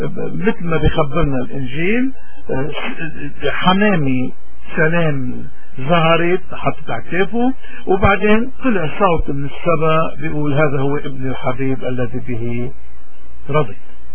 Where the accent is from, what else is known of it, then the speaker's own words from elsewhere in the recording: Lebanon; نحن كلبنانيين عندنا كثير عادات وتقاليد، لأنه بجبالنا